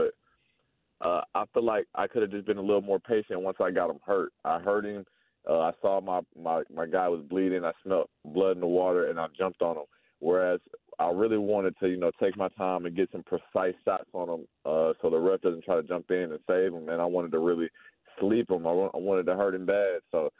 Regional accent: Atlanta, Georgia, United States; I rep the city. I'm from Atlanta, so that's just in my blood, man.

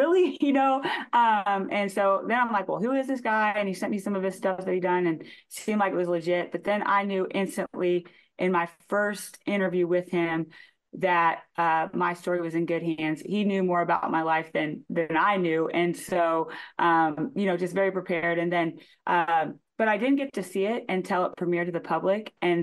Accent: Claflin, Kansas, United States; I was born in Kansas City, and I lived there, I believe, until I was 4, and then my dad got a job in Claflin, and that was what took, you know, my family to Claflin, and so I'm so appreciative of where I grew up in Kansas.

